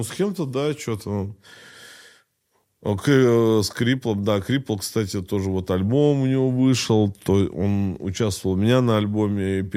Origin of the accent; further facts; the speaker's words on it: Saint Petersburg, Russia; я вот родился, вырос в Питере